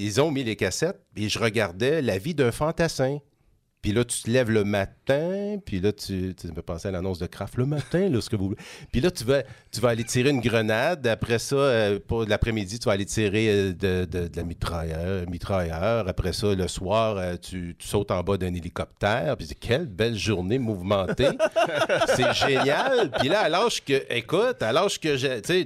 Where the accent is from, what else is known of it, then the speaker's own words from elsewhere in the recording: Montreal, Quebec, Canada; now in Quebec City, Canada; Je suis originaire de la région de Montréal. Ça fait quand même quasiment 35 ans que je suis à Québec, là, mais plus que ça même.